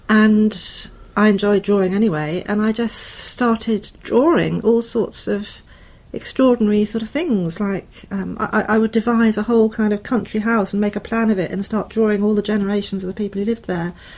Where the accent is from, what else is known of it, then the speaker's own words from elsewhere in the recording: Ashford, South East England, United Kingdom; also born or lived in Chiswick; I was born in Chiswick, and I lived in Ashford, Middlesex. As I grew up, I went to Ashford County Grammar School. I'm an only child.